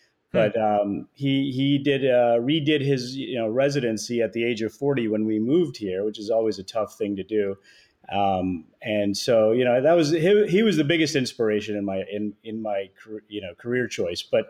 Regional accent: United States; growing up, as an Indian kid, in America in the 80s

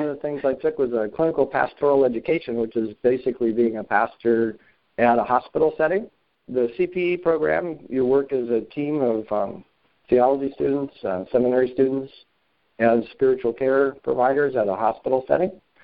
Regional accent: El Paso, Texas, United States; born there; also born or lived in St. Cloud, Minnesota / Seoul, Korea / Minnetonka, Minnesota / Hampton, Virginia; We moved around every 2 to 4 years, born in El Paso, lived in St. Cloud, Minnesota, Seoul, Korea, Minnetonka, Minnesota, and Hampton, Virginia.

